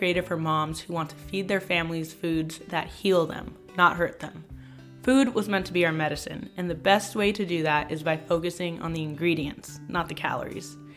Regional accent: San Diego, California, United States; moved away; because like I grew up in San Diego and the weather's always the same.

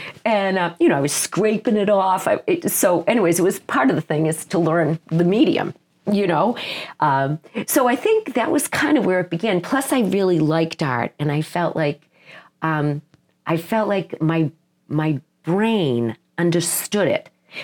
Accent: Massachusetts, United States; So I was lucky enough to go to Boston University, which is a great school. I grew up on the North Shore, and I commuted to school and with my big portfolio.

